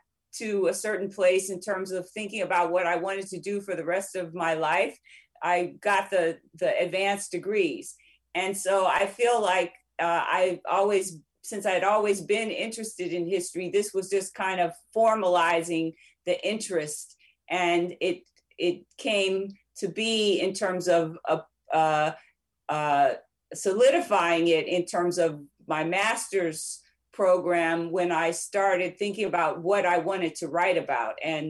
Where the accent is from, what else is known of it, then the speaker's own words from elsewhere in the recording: Los Angeles, California, United States; I was born in Los Angeles and went to Los Angeles Public Schools